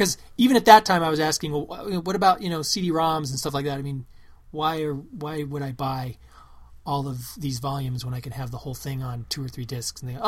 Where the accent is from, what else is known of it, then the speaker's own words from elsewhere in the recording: United States; Because I'm from Marion County and all the old cars that my dad has in his yard have license plates that say 63 on it.